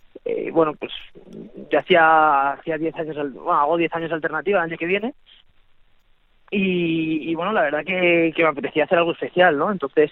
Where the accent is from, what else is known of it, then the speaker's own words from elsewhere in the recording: Valencia, Valencian Community, Spain; yo soy valenciano, allá donde voy pues siempre pues siento el cariño de todos los valencianos.